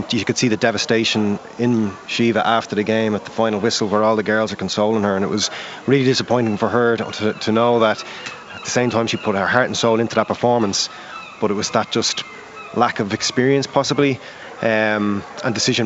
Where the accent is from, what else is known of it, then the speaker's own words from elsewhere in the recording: Swords, Leinster, Ireland; Walking through my hometown yesterday and not a single bunting across the main street, which is really, really disappointing for a town of its size. I live in Swords.